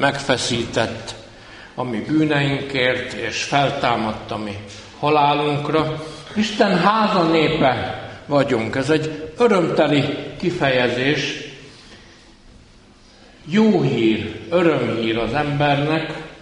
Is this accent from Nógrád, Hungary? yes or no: no; Tótkomlós, Békés, Hungary; mert Tóth Komlós elég nagy ahhoz, hogy több iskolája is lehessen